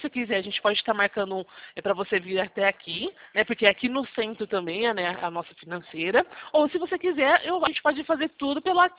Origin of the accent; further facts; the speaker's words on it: São Carlos, São Paulo, Brazil; Sim, sou daqui de São Carlos.